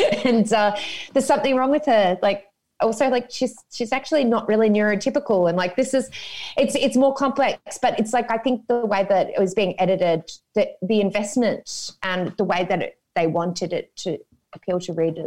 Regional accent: Ireland; But you know, I have like 100 cousins because I'm Irish.

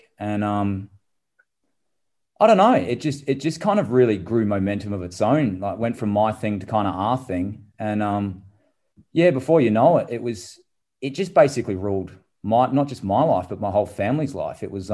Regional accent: Adelaide, South Australia, Australia; I guess I grew up in Adelaide.

